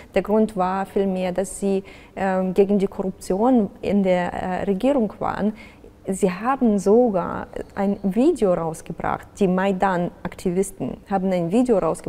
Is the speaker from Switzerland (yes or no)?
no; Donetsk, Donetsk Oblast, Ukraine; moved away as an adult; now in Germany; Bis zu meinem 18. Lebensjahr war ich noch in Donetsk. Meine Familie wohnt auch immer noch dort. Und ja, das ist schon meine Heimatstadt, da wo ich aufgewachsen bin.